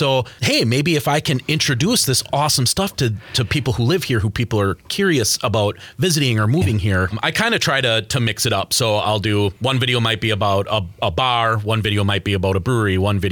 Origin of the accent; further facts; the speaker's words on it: Wisconsin, United States; growing up in Wisconsin, a lot of people tend to say, you know, oh, there's nothing to do.